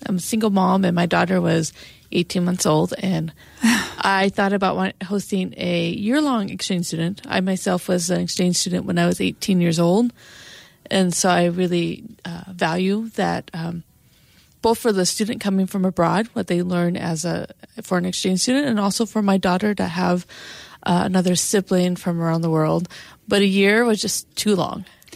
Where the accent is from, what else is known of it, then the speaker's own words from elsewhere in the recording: Kansas, United States; I grew up in Kansas, so the local college had this program for high school students to go for a month for an education.